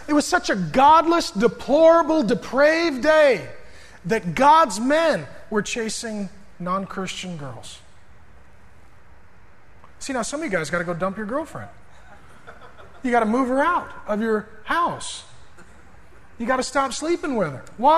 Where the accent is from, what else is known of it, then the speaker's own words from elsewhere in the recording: Seattle, Washington, United States; I grew up in South Seattle, we call them Samoans.